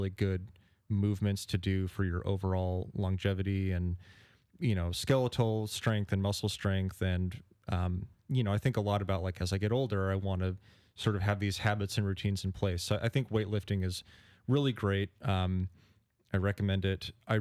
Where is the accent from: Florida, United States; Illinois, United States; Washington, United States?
Washington, United States; Federal Way; now in Vashon, United States; So I grew up in Federal Way, and I was working there recently until I came out here.